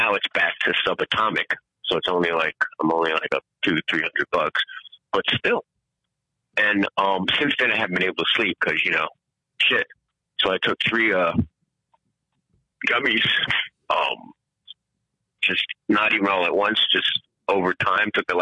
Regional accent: Jamaica; And I am a Jamaican person of color who's may have been, you know, I've tried to stay away from toxic masculinity, but it's how I was raised.

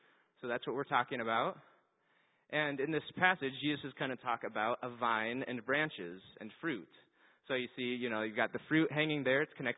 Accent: Kansas, United States; So I'm from Kansas, and I didn't grow up thinking about vineyards.

